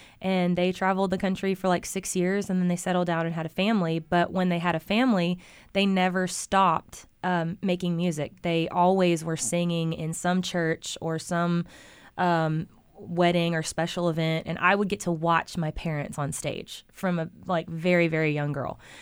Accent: Waco, Texas, United States; So this is my hometown. I grew up here. I was born here, born at Hillcrest Hospital. And I've never left, and I love it.

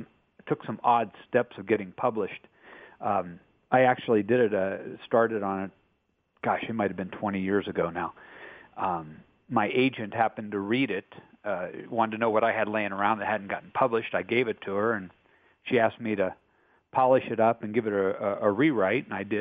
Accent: Steubenville, Ohio, United States; I grew up over around Steubenville, down in the Ohio River Valley, and I just love that area as a backdrop.

